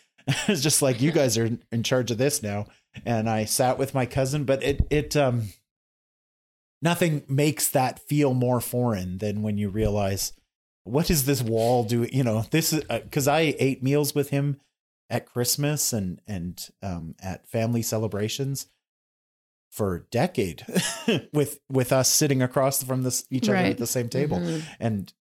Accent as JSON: {"language": "English", "region": "Saskatchewan", "country": "Canada", "also_born_or_lived": "Toronto", "lives_now": "Edmonton, Canada", "said": "we're from Toronto. Well, I'm from small town Saskatchewan originally, but I lived in Toronto for a decade."}